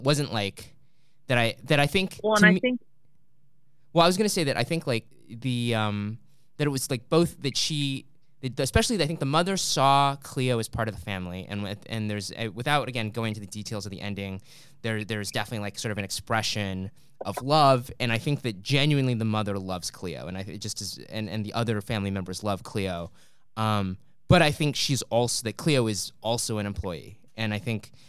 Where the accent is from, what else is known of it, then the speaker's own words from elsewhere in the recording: United States; born there; I was born in the States, but my family comes from Malaysia